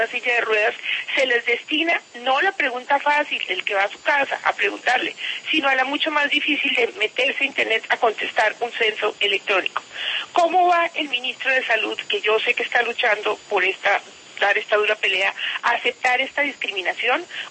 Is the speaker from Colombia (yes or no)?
yes; Colombia